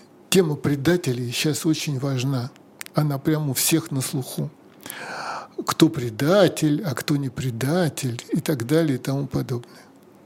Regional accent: Moscow, Russia; я рос в Москве на Таганке в середине прошлого века.

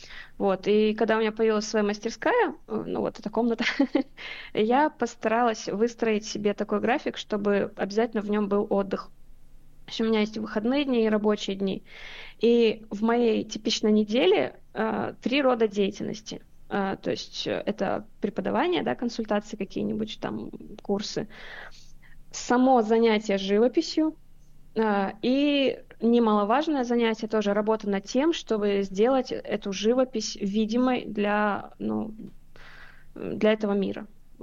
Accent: Almaty, Kazakhstan; Вот, я вообще из Алматы, я закончила там архитектурно-строительный колледж, потом я училась в Англии, в Великобритании на гранте некоторое время.

